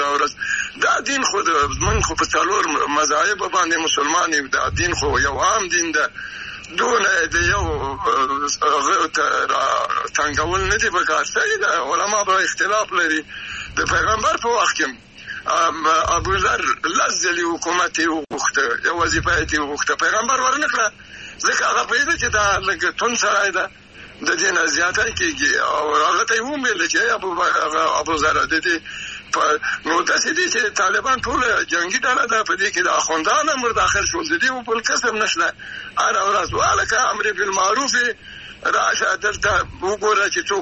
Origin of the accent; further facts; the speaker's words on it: Afghanistan; نو دوی بعد چې زه افغان یم